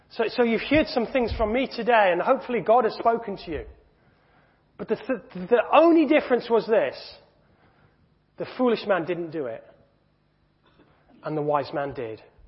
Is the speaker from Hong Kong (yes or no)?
yes; Hong Kong; We never had coal fires growing up in Hong Kong.